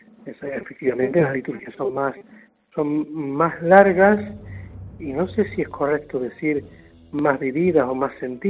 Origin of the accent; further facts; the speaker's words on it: Taganana, Canary Islands, Spain; Nací en Taganana. Ahí me crié, en la parroquia de Las Nieves, y toda mi niñez, adolescencia, juventud, en el ámbito de fe, pues fue en el entorno parroquial.